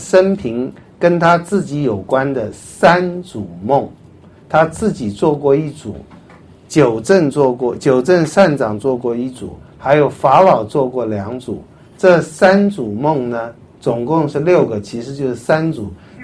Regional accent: China; 就真是我们华人会说，我们中国人会说这话

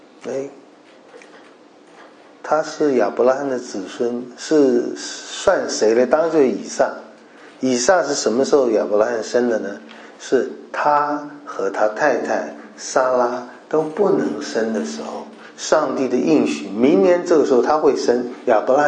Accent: China; 那我们中国人说天不生仲尼啊，万古如长夜

